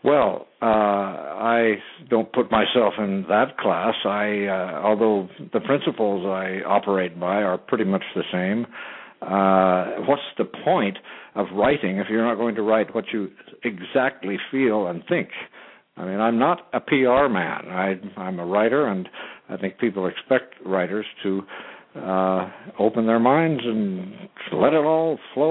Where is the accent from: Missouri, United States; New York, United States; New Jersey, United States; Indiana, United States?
Indiana, United States; accent: Hoosier; I speak Hoosier also, because I actually was born and raised in Indiana. That's sort of a separate language. Yes, I studied Russian in college and French in college, and I still use them both all the time.